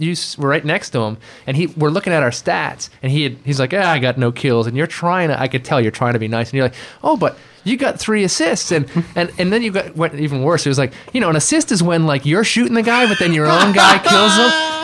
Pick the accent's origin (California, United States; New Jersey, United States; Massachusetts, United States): Massachusetts, United States; I grew up in Massachusetts.